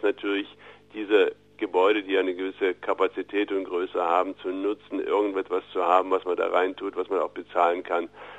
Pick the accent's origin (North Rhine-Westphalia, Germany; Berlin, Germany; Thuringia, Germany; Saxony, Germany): Thuringia, Germany; Erfurt; Das hört man ja auch gerne als Erfurter.